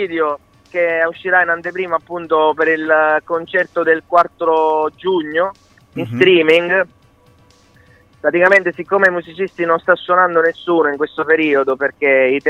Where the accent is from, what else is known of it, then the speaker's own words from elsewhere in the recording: Rosolini, Sicily, Italy; Ci sono io che sono di Rosolini